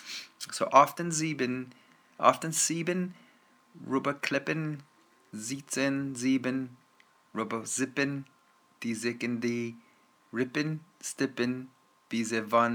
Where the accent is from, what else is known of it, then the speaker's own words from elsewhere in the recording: Ireland; So as being an Irish person, it would be fairly good, I would say.